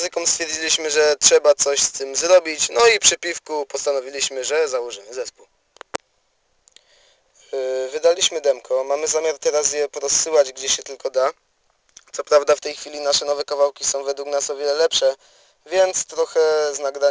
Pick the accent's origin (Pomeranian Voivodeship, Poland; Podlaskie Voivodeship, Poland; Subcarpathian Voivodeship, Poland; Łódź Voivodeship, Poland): Łódź Voivodeship, Poland; Wieluń; pochodzimy z Wielunia.